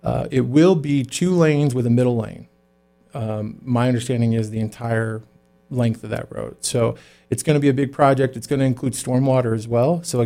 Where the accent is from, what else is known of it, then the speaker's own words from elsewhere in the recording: Chapel Hill, North Carolina, United States; Well, I grew up over in Chapel Hill. So I knew what it was like not to have a sidewalk, you know, going down girls' school road.